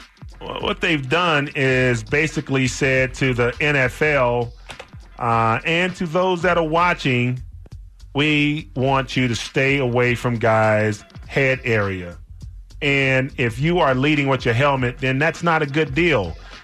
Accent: Houston, Texas, United States; I saw a guy who I absolutely loved growing up in Houston, Texas, man.

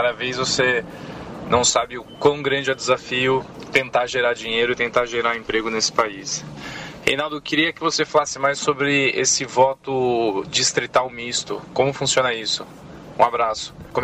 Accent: São Paulo, Brazil; Sou de São Paulo, tenho 27 anos.

